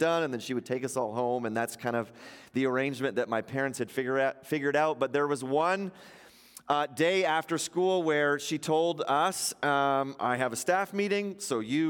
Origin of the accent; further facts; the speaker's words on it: Ontario, Canada; Many of you know I grew up in Ontario